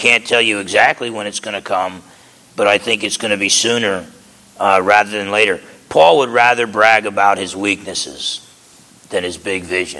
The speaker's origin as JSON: {"language": "English", "region": "New Jersey", "country": "United States", "tie": "born or raised there", "said": "growing up in New Jersey, when you bragged, you told people about, you know, you'd brag about the three guys you beat up."}